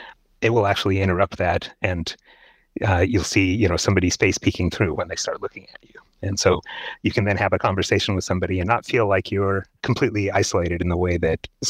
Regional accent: Seattle, Washington, United States; To give you a little background, I grew up in Seattle.

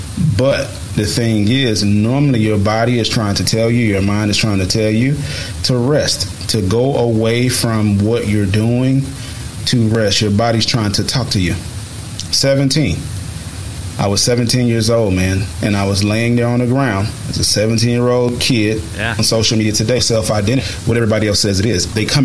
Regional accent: United States; I'm a black male, but I'm also an American male.

